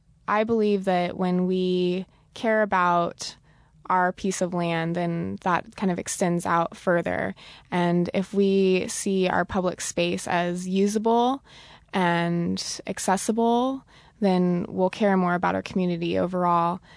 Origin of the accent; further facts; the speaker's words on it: Chico, California, United States; But then I'm from Chico, California, and it's an agriculture community as well, and there's a lot more fruit trees around town.